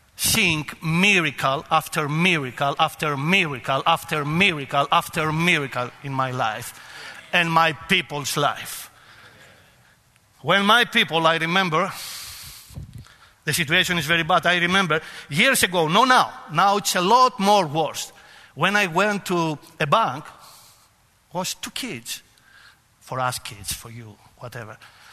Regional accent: Albania; now in Greece; because we are from Albania, they could be Greeks.

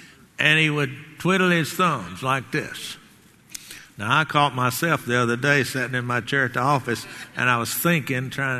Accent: Garland, Texas, United States; I can go back home to my hometown, Garland

